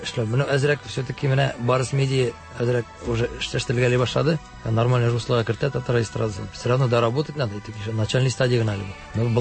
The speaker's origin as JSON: {"language": "Tatar", "region": "Tatarstan", "country": "Russia", "said": "Бар, татар егете дип тә әйтеп куям да, мин татар егете диям. Урыслар белән аралашканда да, мин даже әйтеп куям, әйтәм, из Татарстана"}